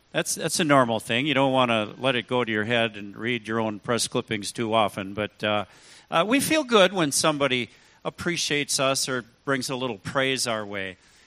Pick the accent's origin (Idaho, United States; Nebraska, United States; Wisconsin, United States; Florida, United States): Wisconsin, United States; Rhinelander; now in Milwaukee, United States; I was raised in Rhinelander, okay, up north. I live in Milwaukee.